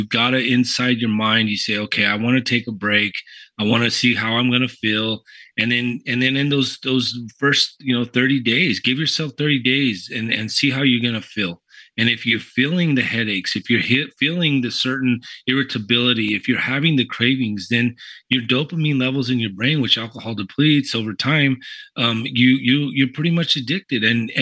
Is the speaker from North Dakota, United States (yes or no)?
no; El Paso, Texas, United States; You know, I grew up here in El Paso, Texas, where alcohol is very prevalent.